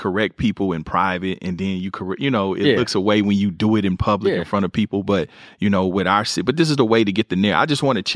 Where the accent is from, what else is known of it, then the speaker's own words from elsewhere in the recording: Kansas City, Missouri, United States; But, man, my city, Kansas City, Missouri.